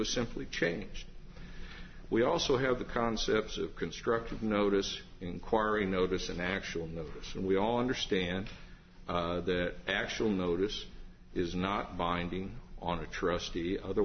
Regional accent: Decatur, United States; from Decatur.

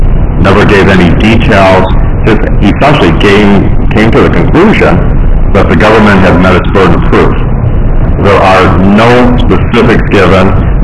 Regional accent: Danville, Illinois, United States; I'm the attorney for Terrence Washington. I'm from Danville, Illinois.

